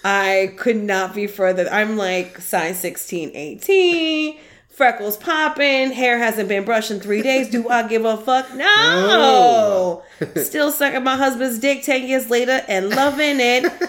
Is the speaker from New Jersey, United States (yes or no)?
yes; New Jersey, United States; And I'm also from Jersey.